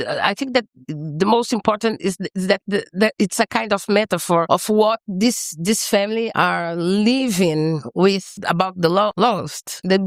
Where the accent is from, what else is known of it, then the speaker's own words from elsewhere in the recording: Belo Horizonte, Minas Gerais, Brazil; English is a second language; I'm from Belo Horizonte. Belo Horizonte, it's a city near São Paulo, near Rio de Janeiro